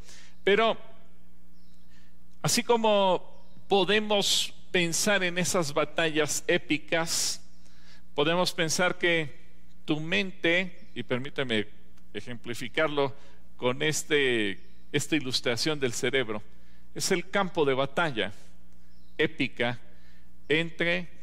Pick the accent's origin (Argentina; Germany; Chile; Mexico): Mexico; hay que presumir que somos mexicanos.